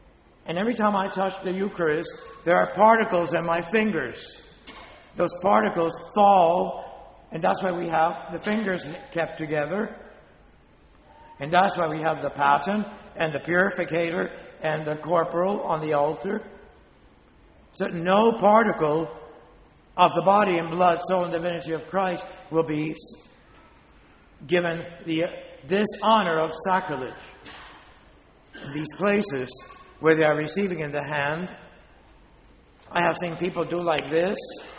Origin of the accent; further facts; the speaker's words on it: Spain; Of course, Italians think they have the best, but we Spaniards have even better.